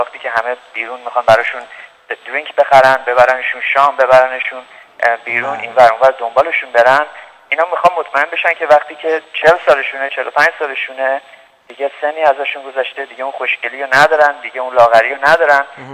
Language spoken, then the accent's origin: Persian; United States; من یه پسر 39 ساله هستم، پزشک هستم توی آمریکا، از بچگی هم توی آمریکا بزرگ شدم.